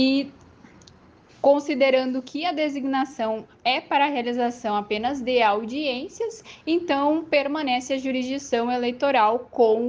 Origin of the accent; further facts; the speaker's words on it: Catuípe, Rio Grande do Sul, Brazil; eu sou natural da cidade de Catuípe, aqui na região noroeste do estado.